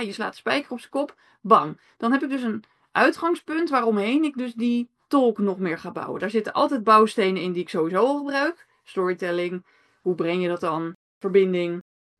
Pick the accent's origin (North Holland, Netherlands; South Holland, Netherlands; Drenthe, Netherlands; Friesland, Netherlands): South Holland, Netherlands; Rotterdam; ik kom uit Rotterdam.